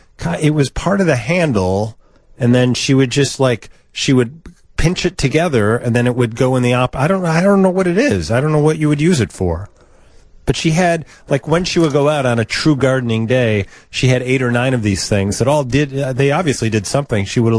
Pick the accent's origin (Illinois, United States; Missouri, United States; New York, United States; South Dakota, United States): Illinois, United States; Oak Forest; when I grew up in Oak Forest, there was a house a couple of blocks away